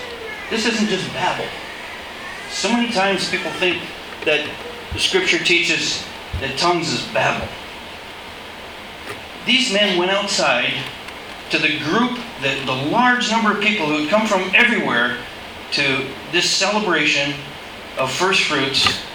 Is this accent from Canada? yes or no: yes; Canada; I'm from Canada, so everybody talks like that, you know, eh?